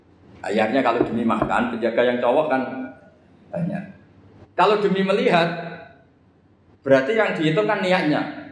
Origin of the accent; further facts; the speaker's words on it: Sleman, Special Region of Yogyakarta, Indonesia; saya orang Sleman, mau ke Jakarta